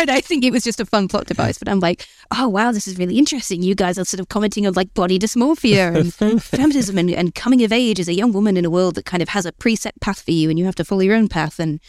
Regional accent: Newcastle, North East England, United Kingdom; now in Bristol, United Kingdom; I grew up in Gosforth, which is like the posh, boring bit of Newcastle, hence why I don't have the accent. But it's a city that I'll probably end up dying in Newcastle one day.

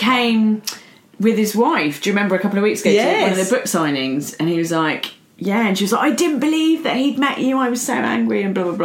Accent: United Kingdom; I can't say those things because I'm British. We don't talk about it, but I agree.

